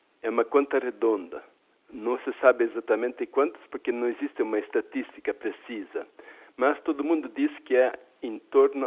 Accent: Brazil; já que sou brasileiro e conheço a língua italiana, como também a espanhola.

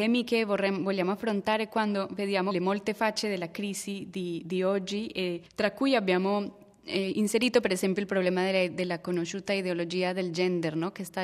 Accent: Colombia; in Colombia, che è il mio paese

